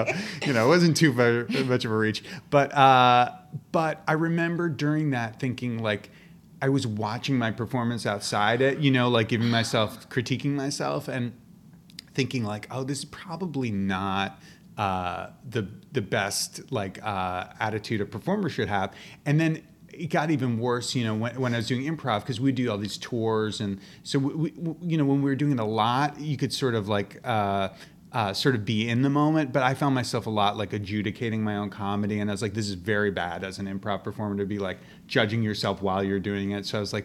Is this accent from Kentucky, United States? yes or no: no; New York City, New York, United States; so I grew up in New York City, mm-hmm. and I saw some theater when I was a kid